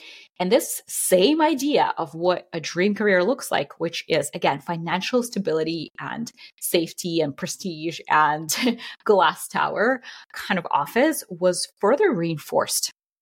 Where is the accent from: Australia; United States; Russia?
Russia; The currency defaulted, I think, multiple times in the 90s when I grew up in Russia.